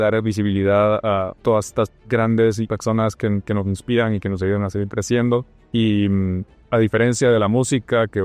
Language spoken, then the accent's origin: Spanish; Guatemala; moved away as an adult; also born or lived in Mexico City; soy guatemalteco. Yo, cuando tenía 21 años, me fui a la Ciudad de México porque estudié ópera, canto clásica. Y nada, por la música, viví 8 años